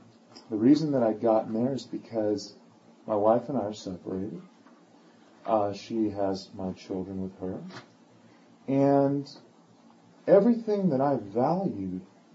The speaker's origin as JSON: {"language": "English", "town": "Glendale", "region": "California", "country": "United States", "tie": "born or raised there", "said": "I grew up in Glendale."}